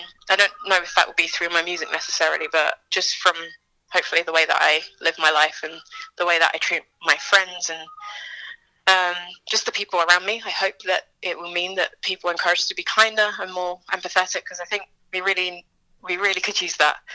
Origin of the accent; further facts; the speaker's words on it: Chelmsford, East of England, United Kingdom; I'm playing in my hometown of Chelmsford